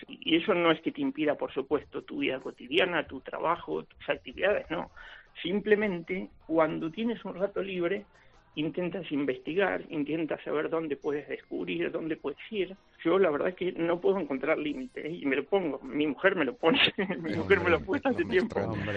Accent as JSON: {"language": "Spanish", "country": "Argentina", "moved": "as an adult", "lives_now": "Spain", "said": "Soy argentino-español, 21 años que vivo en España. Comencé con la vocación desde hace más de 35 o 40 años en Argentina"}